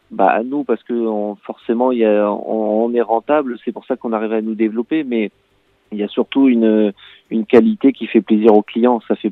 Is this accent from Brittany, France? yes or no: yes; Callac, Brittany, France; Mon frère et moi, on est né à Guingamp, on a grandi à Calac.